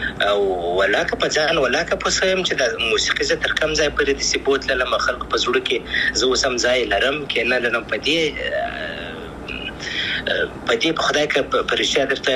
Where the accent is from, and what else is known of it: Afghanistan